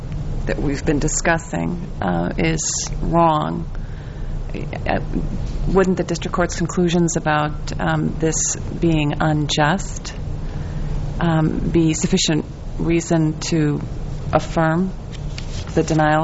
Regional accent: Milwaukee, Wisconsin, United States; Okay. I'm from Milwaukee County.

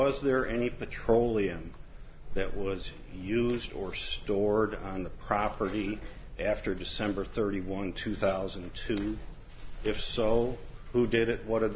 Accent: Peoria, Illinois, United States; from Peoria, representing the Nature Conservancy.

